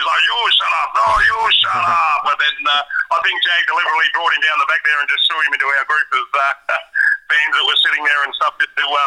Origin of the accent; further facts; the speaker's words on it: Perth, Western Australia, Australia; I've spent most of my life growing up in Perth and living in Perth.